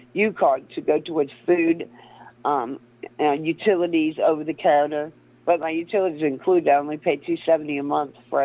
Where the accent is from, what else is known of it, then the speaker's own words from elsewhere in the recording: New Orleans, Louisiana, United States; I'm from New Orleans. I can hang.